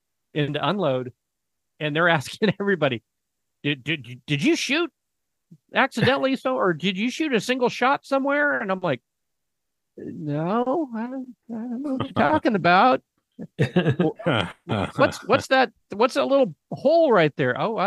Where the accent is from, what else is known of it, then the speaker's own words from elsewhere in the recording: San Luis Obispo, California, United States; I mean, I'm a proud Californian. I was born and raised in San Luis Obispo, and after 25 years in Southern Cal, I just had enough of the gas prices